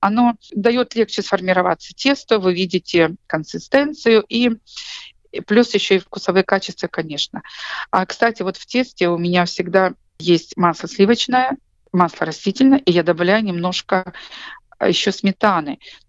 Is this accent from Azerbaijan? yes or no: no; Ukraine; Russian is a second language; Я с Украины, и пасхальный хлеб мы называем «Пасха», не «кулич».